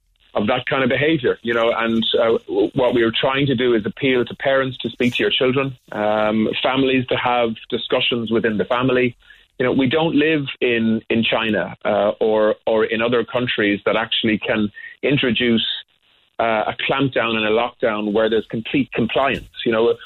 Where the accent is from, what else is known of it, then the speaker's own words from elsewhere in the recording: Ireland; And we need to do all of the things that we can do as Irish people and as Irish society, in our families, in our communities